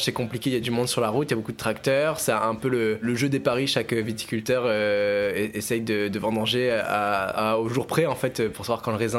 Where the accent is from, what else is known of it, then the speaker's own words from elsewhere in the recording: Saint-Émilion, Nouvelle-Aquitaine, France; Je vous emmènerais à Saint-Émilion, parce que c'est là où j'ai grandi